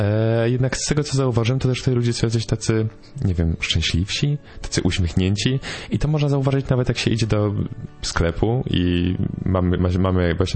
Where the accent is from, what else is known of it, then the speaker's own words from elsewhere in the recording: Warsaw, Masovian Voivodeship, Poland; Ja jestem z Warszawy, urodziłem się na Brudnie i tam też w sumie spędziłem całe życie. Mieszkam w blokowisku.